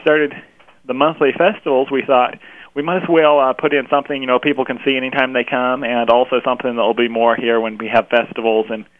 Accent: Napa, Idaho, United States; born there; Originally, I was born in Napa, Idaho, and was raised out west till I was about 12

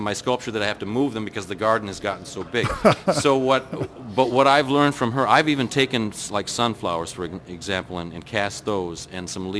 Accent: Indiana, United States; Yeah, well, first of all, we're from Indiana.

